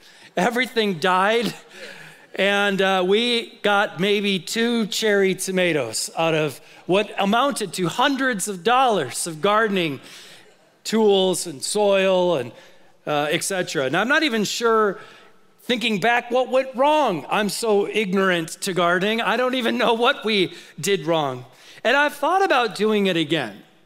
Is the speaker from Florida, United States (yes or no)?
no; Minnesota, United States; I grew up in Minnesota, my daughter actually is in Minnesota right now visiting family.